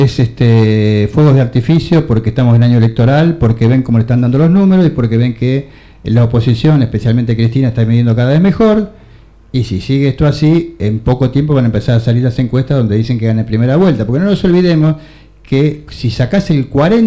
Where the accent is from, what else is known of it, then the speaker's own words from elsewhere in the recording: Argentina; los que estamos dentro del barco somos los argentinos.